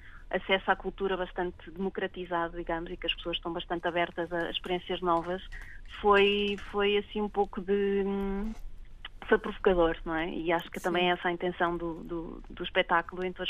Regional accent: Portugal; now in Barcelona, Spain; eu saí de Portugal já há 13 anos, agora estou aqui em Barcelona há um ano e pico

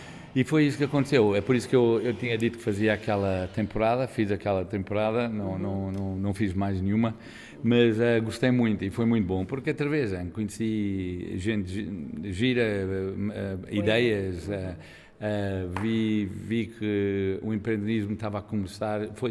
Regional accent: Portugal; eu, quando estou cá, sou sempre estrangeiro, não percebo porquê. Quando saio daqui é que dizem que eu sou português, mas cá sou estrangeiro, lá fora sou português.

